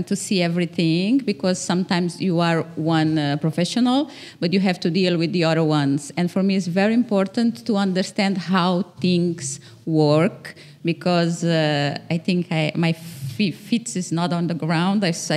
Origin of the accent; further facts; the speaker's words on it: Cape Verde; English is a second language; And I'm from Cabo Verde. I live here.